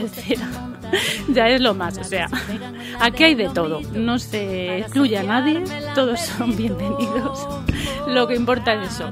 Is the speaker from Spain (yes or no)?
yes; Galicia, Spain; Ay, como buena gallega, pues los mariscos